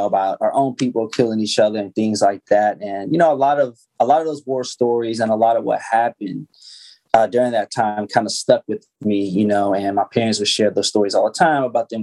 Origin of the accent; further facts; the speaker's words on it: Oakland, California, United States; I'm born and raised in Oakland. I was born at Highland Hospital, which is in East Oakland. And then I lived out in West Oakland for a good part of my life. And then my family moved out to East Oakland when I was about in the fifth grade.